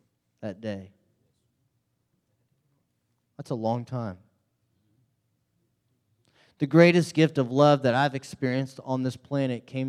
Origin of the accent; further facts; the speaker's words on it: Dallas, Texas, United States; Of course, we grew up in Dallas, Fort Worth, and him and I worked at Apple together.